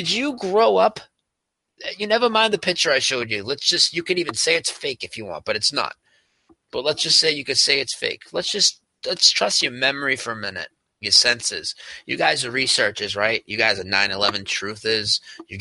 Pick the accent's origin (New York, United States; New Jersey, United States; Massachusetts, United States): Massachusetts, United States; Lowell; I'm from Lowell, Massachusetts